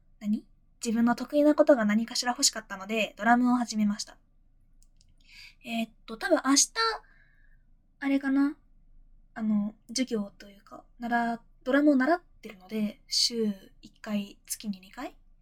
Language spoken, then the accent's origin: Japanese; Fukuoka, Japan; accent: Hakata dialect; 出身地は福岡です。博多弁で喋ります。